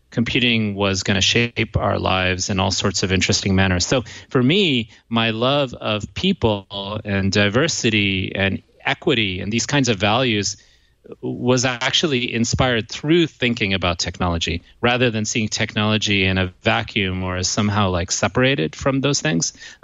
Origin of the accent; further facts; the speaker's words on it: Silicon Valley, California, United States; born there; also born or lived in India; Well, I'm first generation Indian American. My family is from South India, and I was born in Silicon Valley. But I spent a lot of time as a young kid in India